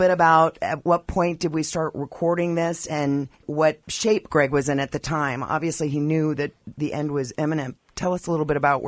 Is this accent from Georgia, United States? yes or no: yes; Atlanta, Georgia, United States; I grew up in Atlanta.